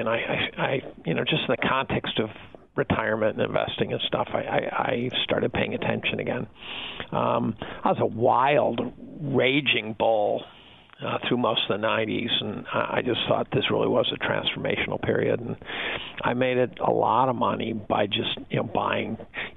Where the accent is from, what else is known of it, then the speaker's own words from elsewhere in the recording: Syracuse, New York, United States; So I started out, I grew up in Syracuse.